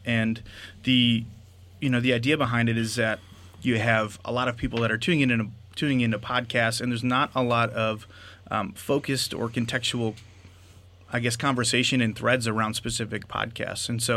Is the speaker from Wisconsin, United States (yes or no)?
yes; Green Bay, Wisconsin, United States; So I grew up in Titletown, Green Bay, Wisconsin. If you guys are familiar with the Packers, I grew up here and born and raised.